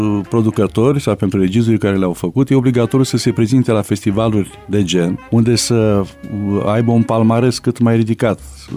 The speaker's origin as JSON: {"language": "Romanian", "country": "Romania", "said": "Că suntem români."}